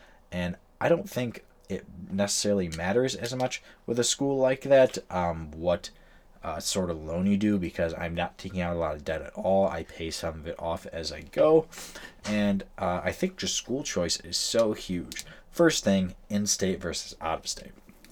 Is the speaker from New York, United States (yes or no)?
yes; New York, United States; I'm from New York.